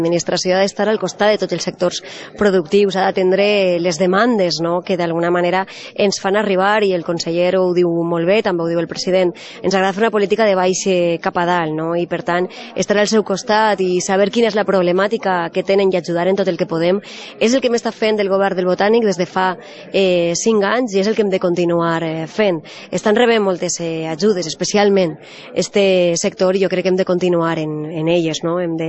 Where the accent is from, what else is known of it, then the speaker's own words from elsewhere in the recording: Ontinyent, Valencian Community, Spain; quan era tinent d'alcalde d'Ontinyent i per tant és una fira que me conec i que hi ha molta gent, no? del meu poble i de la meva comarca